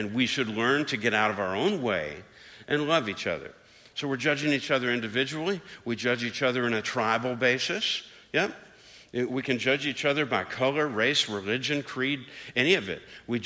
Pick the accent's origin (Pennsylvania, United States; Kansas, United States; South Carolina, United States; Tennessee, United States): Tennessee, United States; I grew up near Memphis, Tennessee, and everything was about